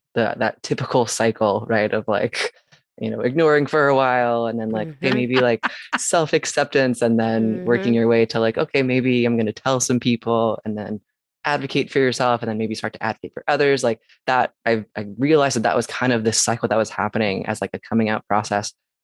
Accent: Texas, United States; And like, I grew up in Texas and I was like, you can do that.

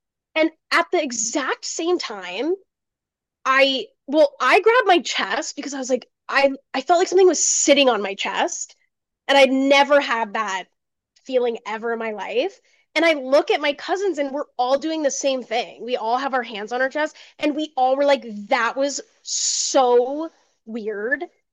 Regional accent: New Jersey, United States; so I'm from Jersey, which we have the Jersey Devil and we have a bunch of things that are spooky scary over there.

